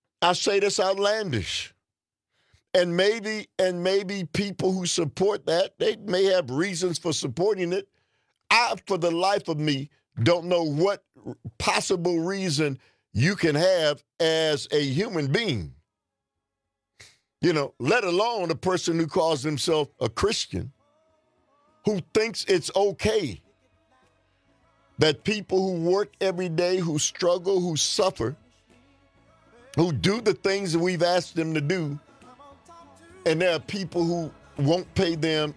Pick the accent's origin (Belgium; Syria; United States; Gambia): United States; as an American citizen, I'm outraged at that.